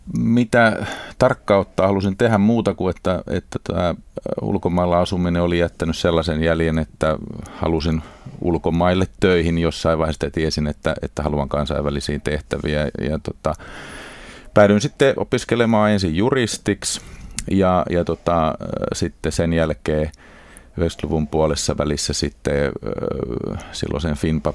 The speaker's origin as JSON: {"language": "Finnish", "country": "Tanzania", "tie": "born or raised there", "said": "mä oikeastaan kasvoin Tansaniassa lähes 10 vuotta perheen kanssa. Vanhempien ja sisarusten kanssa asuttiin siellä 70- ja 80-luvulla."}